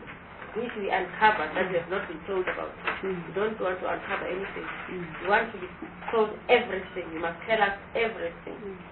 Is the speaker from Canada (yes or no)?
no; South Africa; and I'm from Free State and the Western Cape both. First Western Cape, and then Free State